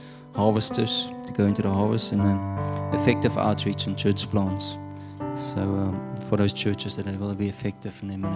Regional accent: Namibia; My home country, Namibia, also got churches

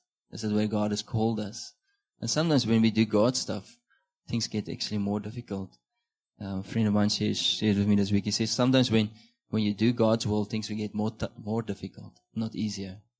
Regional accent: Namibia; And I'm from Namibia, so there's no reason why I should come to Natal.

